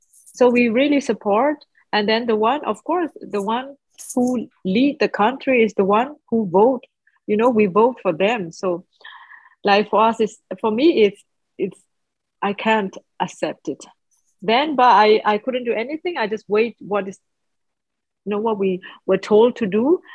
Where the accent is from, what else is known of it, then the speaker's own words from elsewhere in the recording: Myanmar; English is a second language; I'm from Myanmar. I'm 33 years old.